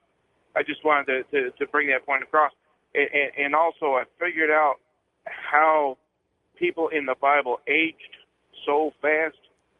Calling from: Ontario, Canada; Well, in Ontario, Canada.

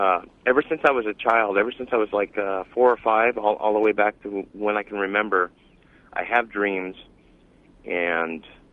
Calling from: Lewiston, Idaho, United States; I'm calling from Lewiston, Idaho on my cell phone.

